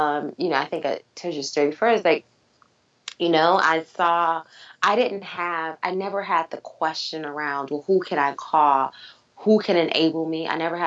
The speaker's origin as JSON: {"language": "English", "town": "Chicago", "region": "Illinois", "country": "United States", "tie": "born or raised there", "said": "you know, carrying those two identities, you know, growing up in Chicago."}